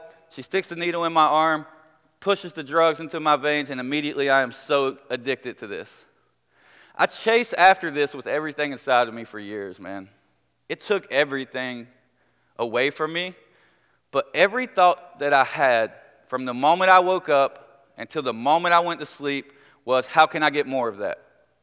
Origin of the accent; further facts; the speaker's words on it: Beckley, West Virginia, United States; Like I said, I grew up in Beckley, West Virginia. And it wasn't even a bad childhood.